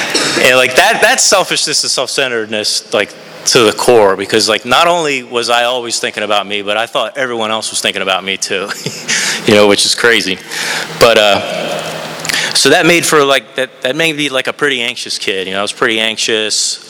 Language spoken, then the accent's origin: English; New Jersey, United States; born there; I was born in New Jersey, and my parents split up when I was pretty young.